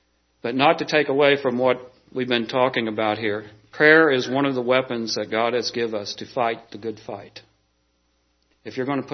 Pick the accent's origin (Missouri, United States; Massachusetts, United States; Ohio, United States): Missouri, United States; I grew up down in South Central Missouri where the water was clear, even if you turned over stones.